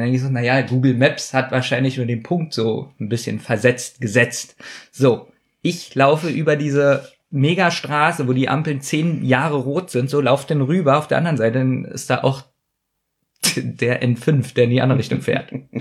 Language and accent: German; Berlin, Germany; So, ich als Berliner weiß nicht, wie ich zum Bus 100 komme.